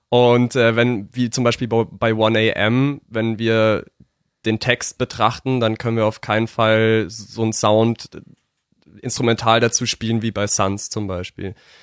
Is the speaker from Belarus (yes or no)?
no; Bavaria, Germany; weil München einfach ein bisschen bekannter ist als der Ammersee natürlich